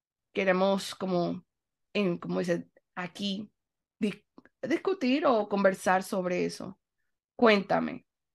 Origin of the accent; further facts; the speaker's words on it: Panama City, Panamá, Panama; born there; obviamente nací en la capital, en Panamá